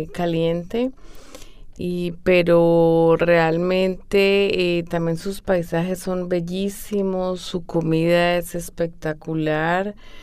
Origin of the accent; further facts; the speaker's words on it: Bucaramanga, Santander, Colombia; Yo soy de Bucaramanga.